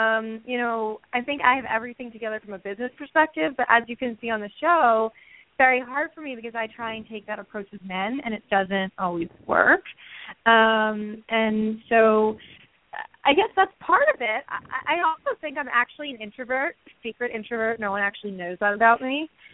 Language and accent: English; New York, United States; Afterwards, I had moved to Westchester. I'm from Westchester originally.